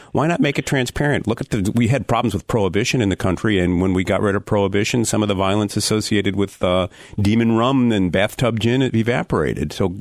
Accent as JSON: {"language": "English", "town": "Detroit", "region": "Michigan", "country": "United States", "tie": "born or raised there", "said": "I mean, you know, I grew up in Detroit where we used to sit outside of liquor stores and pay somebody to buy us stuff so that we could get wasted at 14 and 15."}